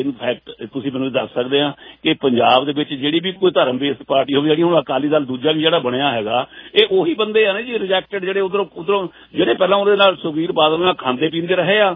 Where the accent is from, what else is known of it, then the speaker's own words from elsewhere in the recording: Punjab, India; ਜਦੋਂ ਅਸੀਂ ਆਪਣੇ ਆਪ ਹੀ ਆਪਾਂ ਪੰਜਾਬੀ ਹੋਈ ਪੰਜਾਬ ਦਾ ਬੇੜਾ ਗਰਕ ਕਰਨ ਤੇ ਤੁਰੇ ਹੋਏ ਆ